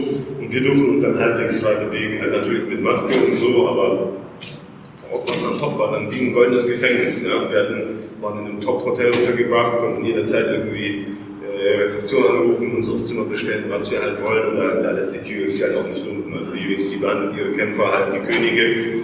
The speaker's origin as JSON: {"language": "German", "town": "Balingen", "region": "Baden-Württemberg", "country": "Germany", "said": "wir kommen hier aus Balingen, du aus Albstadt, aber das ist eine sehr ländliche Region"}